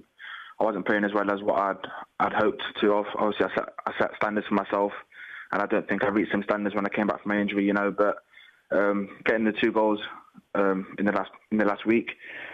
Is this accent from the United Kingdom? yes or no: yes; England, United Kingdom; born there; obviously I was born in England, so I'm classed as English, you know, I am English